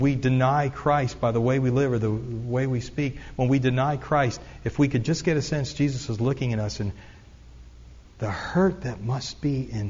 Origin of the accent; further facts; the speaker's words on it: Pennsylvania, United States; accent: Pennsylvania; I come from Pennsylvania